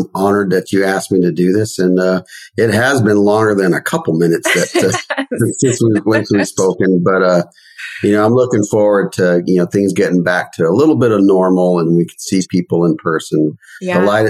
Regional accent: Las Cruces, New Mexico, United States; Okay, well, growing up, I grew up in Las Cruces, New Mexico, and I always wanted to do something, and that something involved leadership.

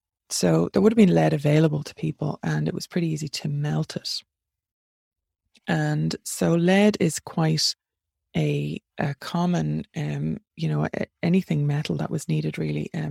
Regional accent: Ireland; I am an Irish witch, three, if you want to call me, user of native Irish magic, priest, practitioner, from Ireland.

